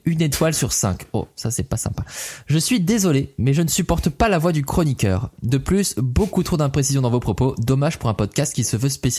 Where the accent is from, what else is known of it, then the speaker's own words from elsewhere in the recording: North, France; accent: Northern French; même si des fois j'entends mon accent du Nord.